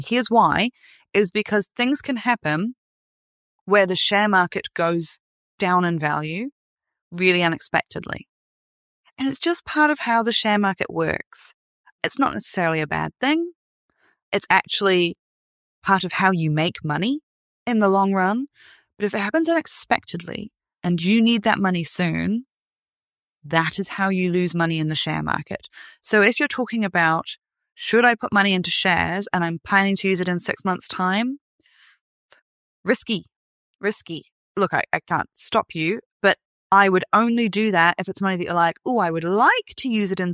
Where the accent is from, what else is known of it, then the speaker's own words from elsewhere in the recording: Hexham, North East England, United Kingdom; accent: Northern England; I come from a part of England. It's near Newcastle, a little place called Hexham. I'm actually from Hexhamshire. My husband likes to say I'm a hobbit because I'm from the Shire. But it is a Northern England accent, for anyone who knows that.